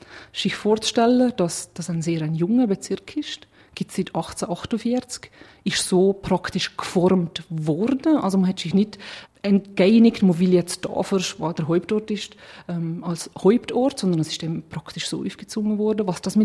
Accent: Valais, Switzerland; Also als Walliser hat man sicher, ist einem viel näher als ein anderer Dialekt.

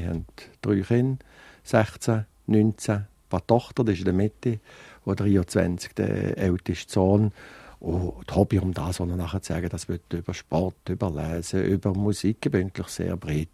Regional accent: Fribourg, Switzerland; Ich bin in Freiburg aufgewachsen, habe in Freiburg sowohl das Collège Saint-Michel gemacht, bin nachher in der Uni gewesen, habe mein Anwaltspraktikum in Freiburg gemacht und habe in Freiburg dissertiert und habe eigentlich 20 Jahre lang in Freiburg

